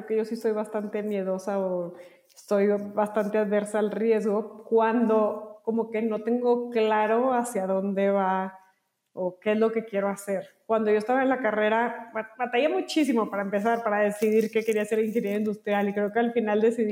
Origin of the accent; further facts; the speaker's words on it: Monterrey, Nuevo León, Mexico; yo soy de Monterrey, tantas empresas en Monterrey